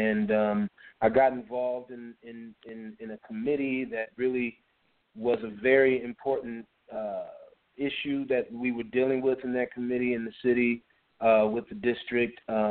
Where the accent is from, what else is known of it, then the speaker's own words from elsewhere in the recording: Detroit, Michigan, United States; I'm from Detroit, Michigan, and I tell people, you know, I went to high school in a little town called Beverly Hills, Michigan.